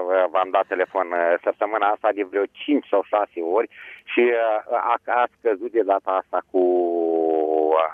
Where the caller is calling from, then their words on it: Suceava, Suceava County, Romania; Eu sunt de la Suceava.